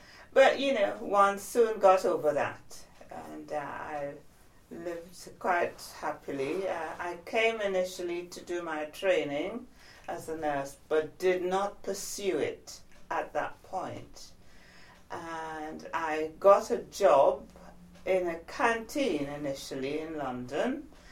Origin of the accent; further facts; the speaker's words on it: Trinidad & Tobago; born there; I was born in Trinidad, it's the West Indies, and I was born on the 9th of August 1940, so I turned 75 in August earlier this year.